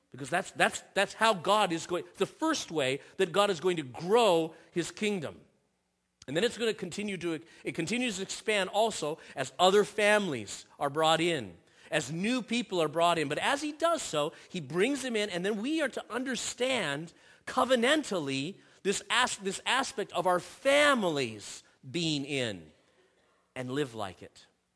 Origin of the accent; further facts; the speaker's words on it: Seattle, Washington, United States; born there; also born or lived in Bellevue; I was born in Seattle. He brought me out of Seattle and I lived in Bellevue for a while.